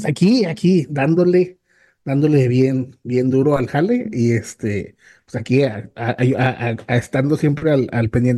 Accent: Nuevo Laredo, Tamaulipas, Mexico; also born or lived in Reynosa; nací en Reynosa por error de mis papás, ¿verdad? Andaban allá trabajando, pero yo soy originario y criado y, bueno, pues aquí mi vida está en Nuevo Laredo, Tamaulipas. Tengo 40 años, padre de familia

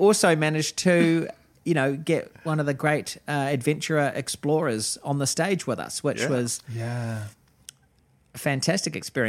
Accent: New Zealand; as a New Zealander

